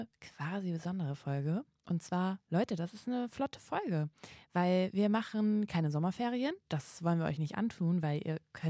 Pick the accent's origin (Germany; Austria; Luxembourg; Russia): Germany; Kiel, Schleswig-Holstein; ich komme ja von der Küste, ich komme ja vom Meer, ich bin ja eine Kieler Sprotte.